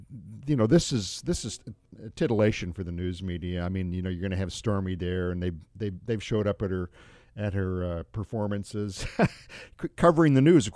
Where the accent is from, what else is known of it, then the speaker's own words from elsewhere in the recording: St. Louis, Missouri, United States; I grew up near St. Louis.